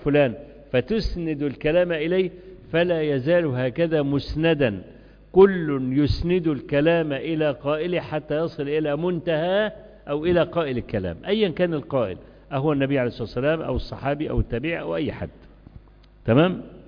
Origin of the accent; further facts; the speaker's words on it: Egypt; كان عندنا في مصر زمان في مرحلة 60ات و70ات برنامج اسمه أبو لمع الأصلي والخواجة بيجو